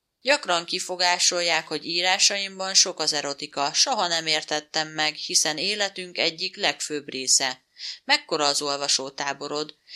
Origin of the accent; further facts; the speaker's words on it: Budapest, Hungary; Budapesten születtem, és ott is éltem 36 évig, majd vidékre költöztünk gyára a háromtagú családdal.